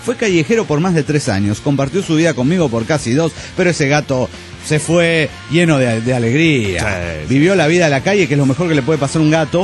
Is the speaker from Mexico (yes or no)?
yes; Tlalnepantla, State of Mexico, Mexico; de Tlalnepantla.